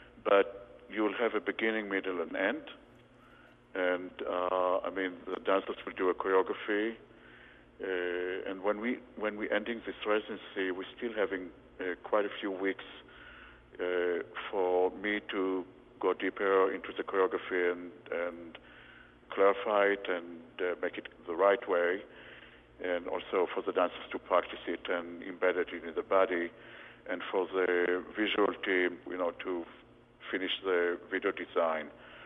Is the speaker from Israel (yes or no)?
yes; Israel; English is a second language; Growing up in Israel, folk dance was one of the popular pastime